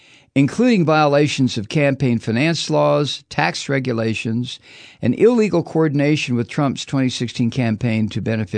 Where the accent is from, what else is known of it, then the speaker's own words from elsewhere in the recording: the North, United States; I was brought up in the North.